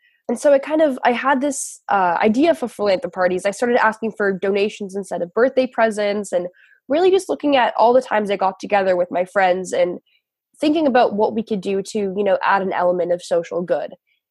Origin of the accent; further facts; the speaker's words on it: Los Angeles, California, United States; I grew up in Los Angeles, and I always loved having lemonade stands at the foot of my driveway.